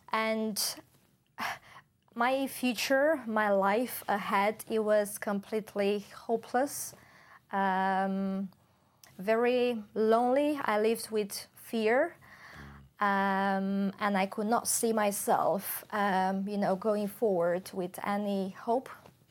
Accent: Romania; I'm from Romania. Mm-hmm. And I did grow up in a Christian Orthodox family.

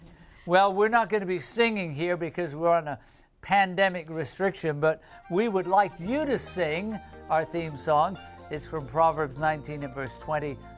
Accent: England, United Kingdom; here is our last note from Marie in my home country, in England

